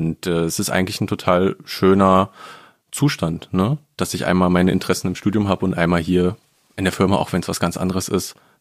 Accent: Berlin, Germany; Also ich komme auch aus Westend, ganz in der Nähe vom Olympiastadion.

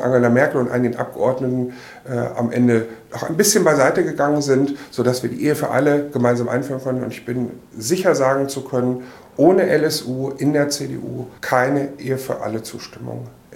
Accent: Hasbergen, Lower Saxony, Germany; mit 46 Jahren guten mittleren Alters, engagiere mich seit fast 30 Jahren in der CDU, darf für meine Heimatgemeinde im Osnabrücker Land, die heißt Haßbergen, im Rat sitzen

